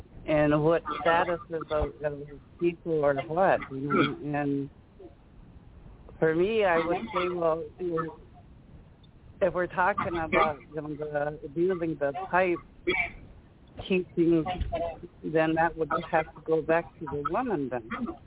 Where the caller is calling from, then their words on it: Montana, United States; I'm calling in from the Pawnee Nation Reservation here in Northwest Montana.